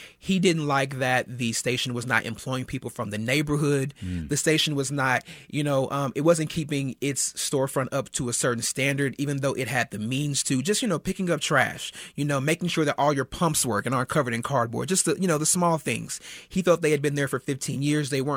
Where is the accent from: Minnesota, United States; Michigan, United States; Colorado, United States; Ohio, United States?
Ohio, United States; Cleveland; the gas station near where I grew up on 45th in Cleveland.